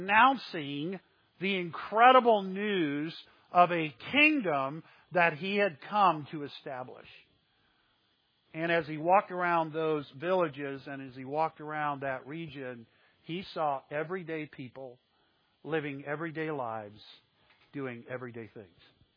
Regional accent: Texas, United States; I grew up in Texas. My dad ran a hospital in McAllen, Texas. But he bought a little ranch outside of a little town called Mission.

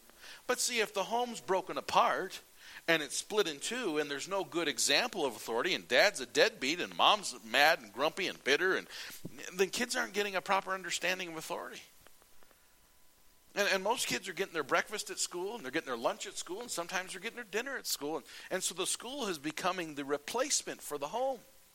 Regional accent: United States; As an American, I like to see the American way where we stand up for our rights.

